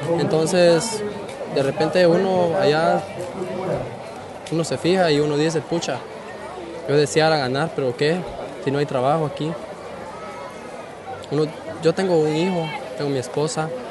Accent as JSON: {"language": "Spanish", "region": "Ocotepeque", "country": "Honduras", "moved": "as an adult", "said": "Yo vengo de Honduras, de departamento de Ocotepeque"}